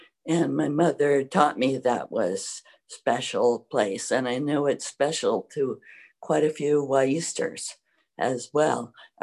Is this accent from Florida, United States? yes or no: no; Salem, Oregon, United States; I grew up in Salem, Oregon.